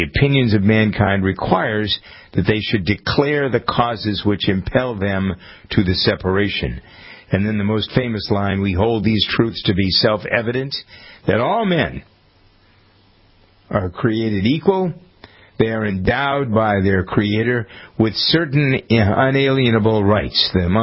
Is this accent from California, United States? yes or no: no; Framingham, Massachusetts, United States; my hometown of Framingham, Massachusetts